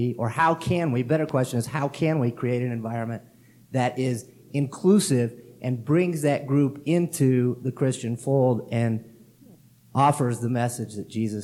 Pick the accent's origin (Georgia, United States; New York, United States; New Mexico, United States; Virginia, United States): Georgia, United States; Roswell; I'm sorry, I'm … from Roswell, Georgia.